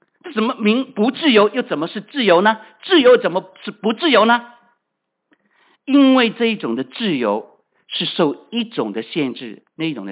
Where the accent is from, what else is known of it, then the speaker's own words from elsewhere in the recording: China; 所以啊，我们中国人啊拼命啊搬来搬去啊